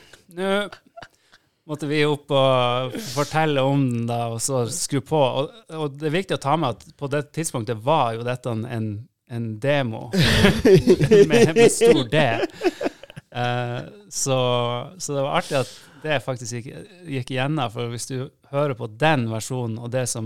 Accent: Tromsø, Troms, Norway; vi er fra Nord-Norge, vi er fra Tromsø

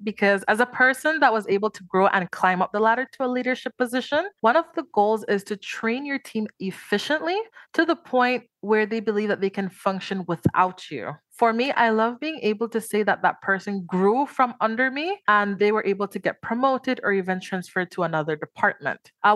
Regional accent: Belize; I wouldn't necessarily identify myself as Latina, as I was born and raised in Belize. And Belize is located in Central America, and we are the only English-speaking country in Central America. However, we are filled with many diverse cultures, so I would identify myself as a Creole person.

